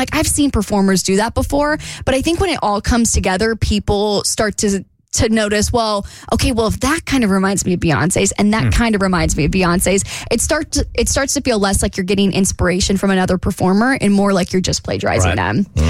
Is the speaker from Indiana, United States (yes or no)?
no; Jacksonville, Florida, United States; Me and my friend Trevin, we are going down to Jacksonville, Florida. It's my hometown.